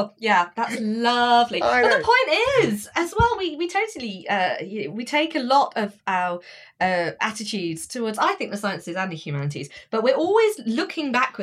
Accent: Slough, South East England, United Kingdom; Thank you. Yeah. A little nod to my hometown.

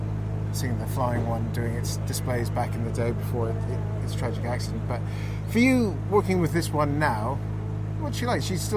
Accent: Canada; Because it is one of those typically, being a Canadian, an eccentric British design.

